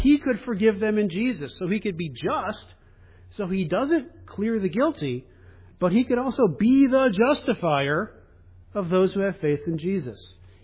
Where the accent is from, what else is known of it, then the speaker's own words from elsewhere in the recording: Cleveland, Ohio, United States; I'm from Cleveland. We pull defeat out of the jaws of victory.